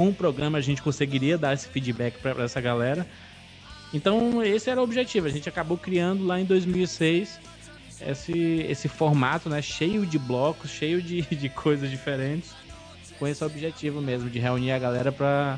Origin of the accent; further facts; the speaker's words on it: Ceará, Brazil; Pô, nós somos do Ceará, a origem do site é do Ceará.